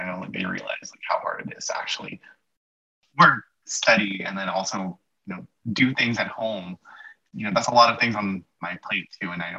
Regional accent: Philippines; moved away as an adult; Yes, we immigrated from the Philippines when I was 30. So I'm also an immigrant too.

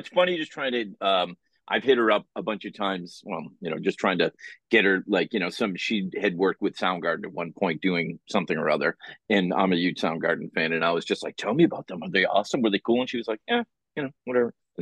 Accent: Dorchester, Massachusetts, United States; also born or lived in Scranton; I grew up in Dorchester, where I live now. So I was born in Scranton, Pennsylvania, but I only lived there for 3 months. So I'm more or less a Boston guy from the get-go

